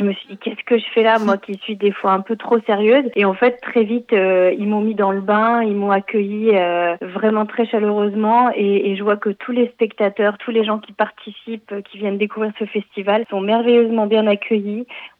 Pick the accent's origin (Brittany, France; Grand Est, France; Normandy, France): Normandy, France; j'ai grandi en Normandie et le premier cours de théâtre était assez loin de la maison.